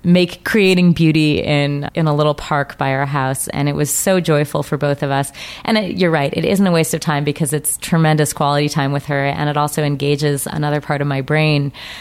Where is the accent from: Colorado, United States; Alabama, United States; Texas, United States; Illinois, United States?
Colorado, United States; I've been a big skier since I was 3 years old. I grew up in Colorado.